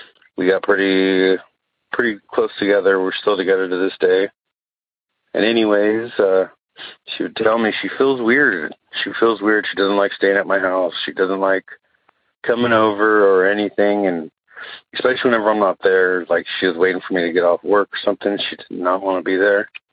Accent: Willows, California, United States; now in Phoenix, United States; Live out here in Phoenix, but my experience happened in my hometown of Willows, California.

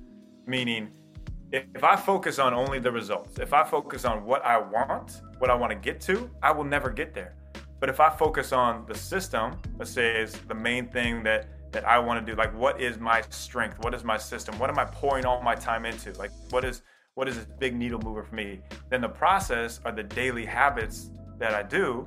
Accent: Iowa, United States; Kyle, I grew up in Iowa thinking I was

